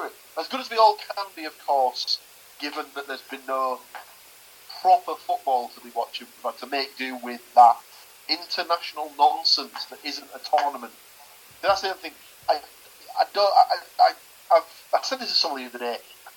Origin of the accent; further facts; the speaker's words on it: England, United Kingdom; Obviously, being English, I've learned to accept that penalties are just the natural progression of life